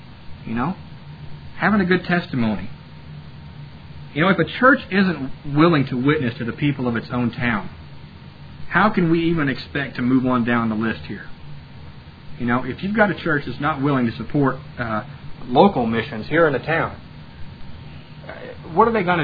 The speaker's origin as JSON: {"language": "English", "region": "Kentucky", "country": "United States", "said": "Okay, now I'm not up from Texas, so I don't quite understand the Oklahoma-Texas thing, but I am from Kentucky, and we sure don't like Tennessee."}